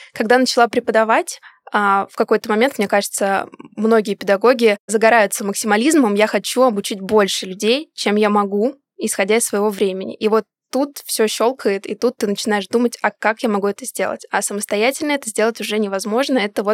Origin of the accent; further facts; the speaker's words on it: Russia; Да, я вернулась вот к нему в Москву.